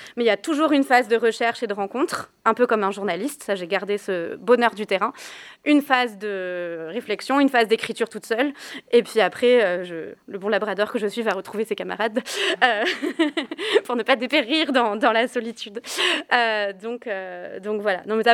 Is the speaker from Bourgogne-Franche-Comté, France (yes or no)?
no; Nouvelle-Aquitaine, France; je vais faire la même chose en Corrèze aussi, qui est aussi de là d'où je viens